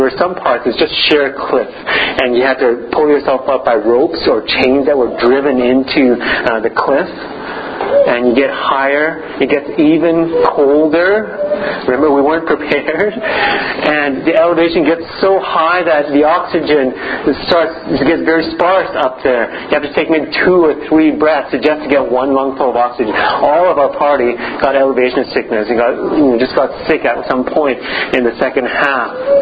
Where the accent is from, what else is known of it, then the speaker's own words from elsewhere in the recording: Malaysia; moved away; So I'm from Malaysia. I was born in Malaysia, and we went back as I was, I think, a young adult or a teenager.